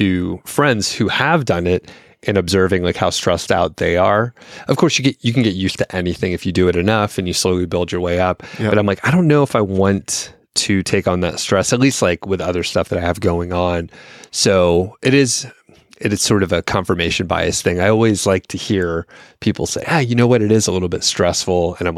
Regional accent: Atlanta, Georgia, United States; It's going to be in Atlanta. I'm from Atlanta originally.

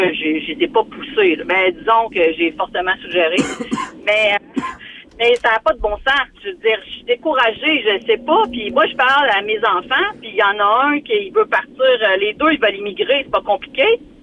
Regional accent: Quebec City, Quebec, Canada; Je suis très de Québec.

